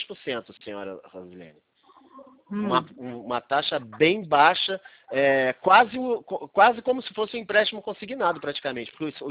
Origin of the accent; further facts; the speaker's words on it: Cabo Frio, Rio de Janeiro, Brazil; Eu sou de Cabo Frio, né?